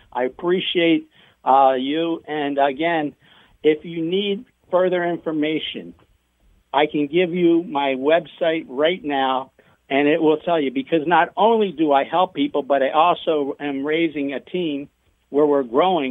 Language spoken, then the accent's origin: English; New Jersey, United States; I'm from South Jersey, so you know I got a little Philly in me still.